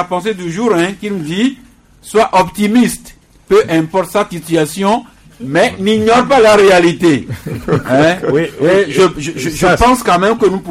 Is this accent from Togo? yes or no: yes; Togo; Nous sommes togolais et fiers de l'être